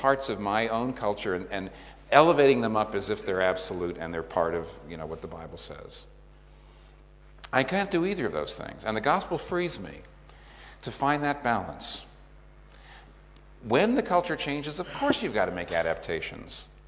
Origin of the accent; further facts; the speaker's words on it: United States; I know that to some degree I've over-adapted my Christianity to my Americanness.